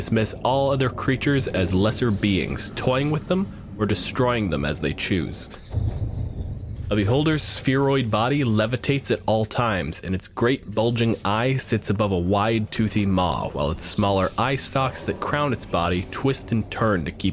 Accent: Canada; My pronouns are he, they, and I'm a physicist from Canada.

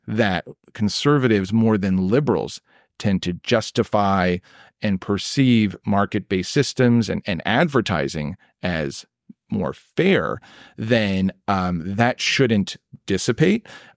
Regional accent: Canada; even though I am a Canadian.

